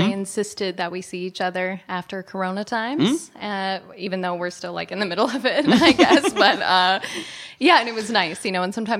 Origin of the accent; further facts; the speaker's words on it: United States; Yeah, vi I'm American.